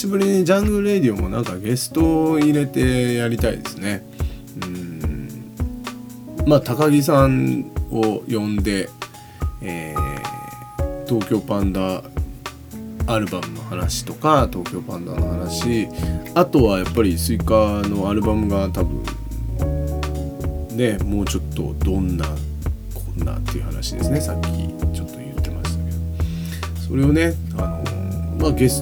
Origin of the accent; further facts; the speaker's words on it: Takarazuka, Hyogo, Japan; 俺宝塚出身なんですけども、